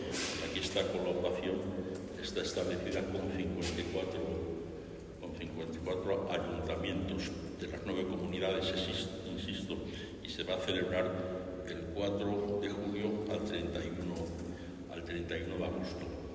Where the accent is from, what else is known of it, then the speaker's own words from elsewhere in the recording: Béjar, Castile and León, Spain; Yo soy de Béjar y ahí hay una plaza de toros verdaderamente. Es el monumento más visitado de Béjar.